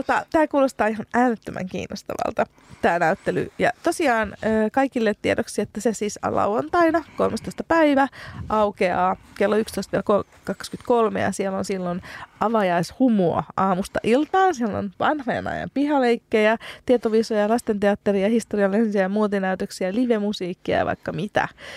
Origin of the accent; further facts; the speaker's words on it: Helsinki, Uusimaa, Finland; Helsinki on minun kotikaupunkini